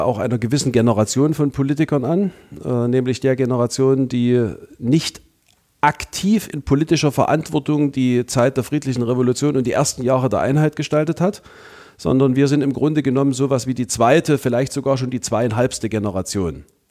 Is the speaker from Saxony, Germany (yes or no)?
yes; Hohenstein-Ernstthal, Saxony, Germany; in meiner Heimatstadt Hohenstein-Ernstau